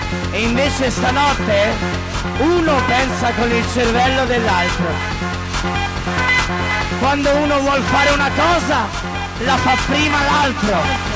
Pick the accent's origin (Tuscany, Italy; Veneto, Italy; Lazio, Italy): Tuscany, Italy; Fauglia; Anch'io sono di Fauglia.